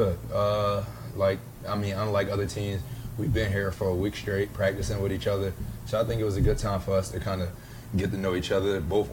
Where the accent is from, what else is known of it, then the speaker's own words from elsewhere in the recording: Philadelphia, Pennsylvania, United States; growing up in Philly, it's like kind of divided up into like 4 quadrants.